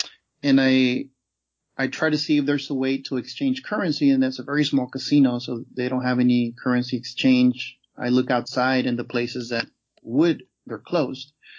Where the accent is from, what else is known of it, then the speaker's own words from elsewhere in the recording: United States; Now they know that I'm an American, right?